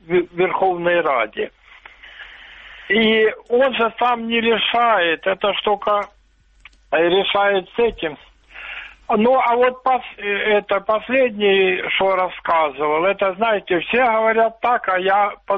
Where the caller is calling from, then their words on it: Luhansk Oblast, Ukraine; Луганская область.